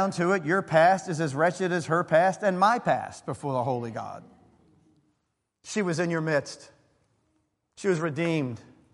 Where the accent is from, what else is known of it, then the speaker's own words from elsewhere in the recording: Baltimore, Maryland, United States; We're back in Baltimore, my hometown.